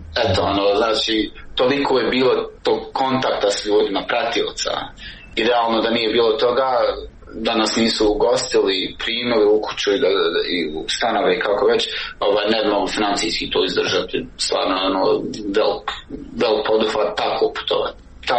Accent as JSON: {"language": "Bosnian", "country": "Bosnia & Herzegovina", "moved": "yes", "lives_now": "Switzerland", "said": "Sa Idrizom smo u stvari došli iz Bosne do Švicarske, znaš, znači sa njim smo opet veliko putovanje, 10 dana smo putovali"}